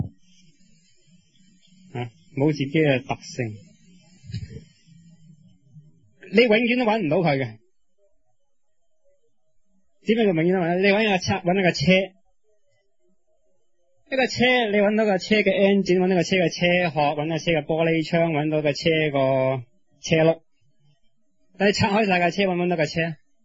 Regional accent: Guangdong, China; 我哋广东人用咩做文字啊？用广东话咯。

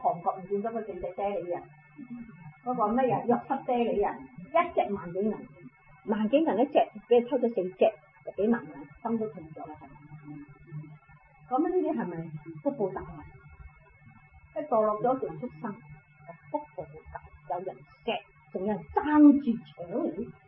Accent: China; 所以咧，我哋中國人又好，印度人又好，一唔落雨咧，就祈求天龍降雨啦

